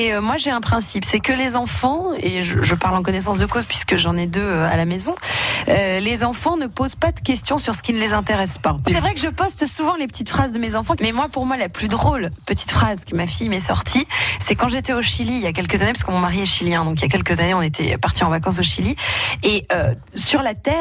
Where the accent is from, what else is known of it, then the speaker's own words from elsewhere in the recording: Grand Est, France; Je suis alsacienne